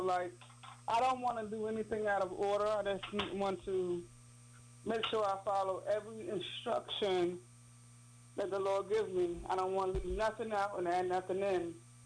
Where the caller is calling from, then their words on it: United States; I'm calling from Georgia.